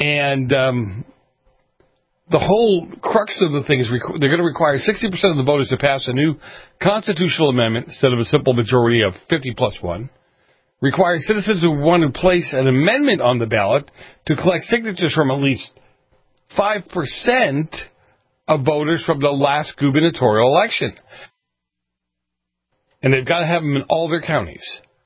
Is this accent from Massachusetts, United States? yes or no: yes; Massachusetts, United States; moved away as an adult; Back to my home state of Massachusetts. Why do I call it my home state? I haven't been there for 30-plus years.